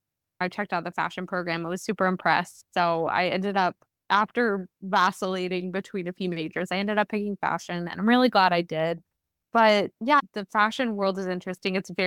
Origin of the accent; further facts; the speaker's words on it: Raleigh, North Carolina, United States; And then in 2017, I decided to move back to Raleigh. I'm from Raleigh.